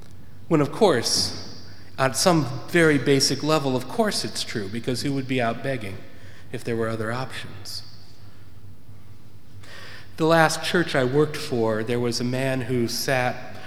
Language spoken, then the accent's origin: English; Ann Arbor, Michigan, United States; Where I grew up in Michigan, in Ann Arbor, there were not many beggars.